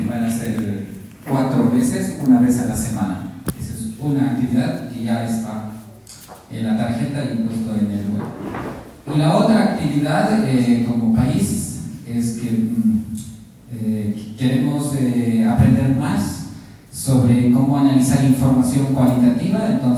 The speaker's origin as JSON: {"language": "Spanish", "country": "Bolivia", "said": "este año celebramos el bicentenario como los bolivianos el 6 de agosto."}